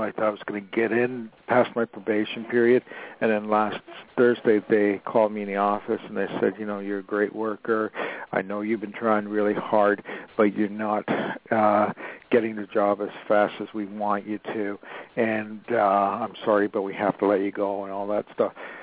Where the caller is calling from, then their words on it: Los Angeles, California, United States; I'm calling from Los Angeles.